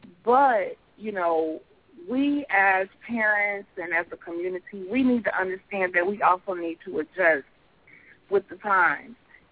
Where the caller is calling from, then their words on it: Kansas City, United States; I'm calling in from Kansas City.